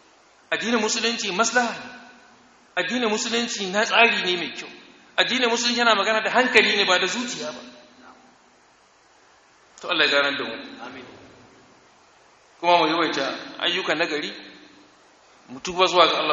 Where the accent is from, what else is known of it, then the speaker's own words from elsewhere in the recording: Nigeria; Arabic is a second language; اللهم اجعل بلدنا نيجيريا آمنة مطمئنة وسائر بلاد